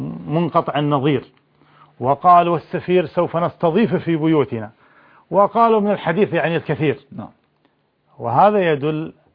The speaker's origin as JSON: {"language": "Arabic", "country": "Kuwait", "said": "وهذا متعارف عليه طبعا عندنا في الكويت"}